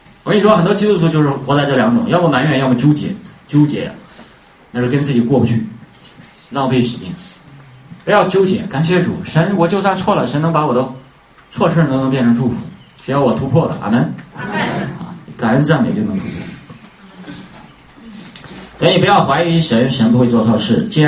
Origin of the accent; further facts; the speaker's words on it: Henan, China; 就像我们河南人话